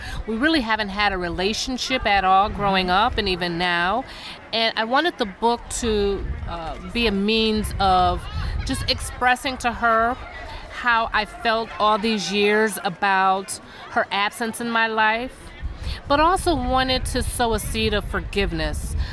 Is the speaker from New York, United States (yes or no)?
yes; Buffalo, New York, United States; I am born and raised in Buffalo, New York.